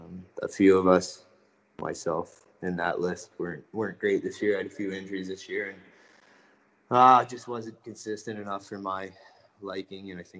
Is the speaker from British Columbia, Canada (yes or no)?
no; Dundas, Ontario, Canada; that Dundas Blues, where I dropped down to in Junior C, that was my hometown. That's where I was born kind of deal.